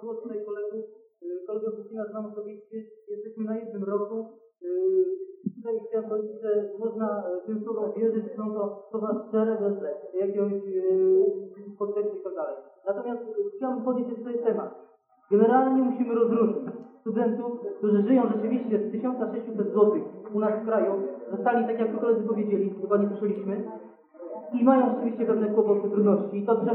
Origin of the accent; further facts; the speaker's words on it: Lublin, Lublin Voivodeship, Poland; jestem z Lublina